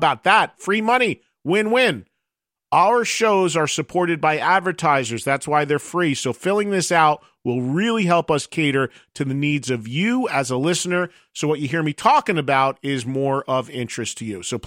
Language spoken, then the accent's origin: English; New Jersey, United States; even though I'm from New Jersey, I'm 30 miles from New York. So I grew up in New York City, going to New York City.